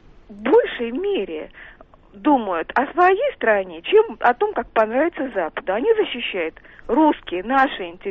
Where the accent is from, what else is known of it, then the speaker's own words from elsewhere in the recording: Moscow, Russia; Я москвичка.